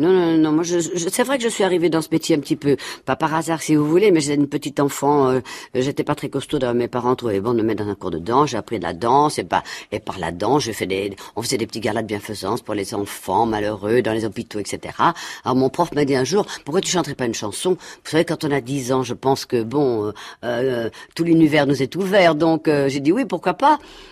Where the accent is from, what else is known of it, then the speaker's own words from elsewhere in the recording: Brussels, Brussels-Capital Region, Belgium; Absolument, je suis née à Bruxelles, je suis une bonne bruxelloise, voilà.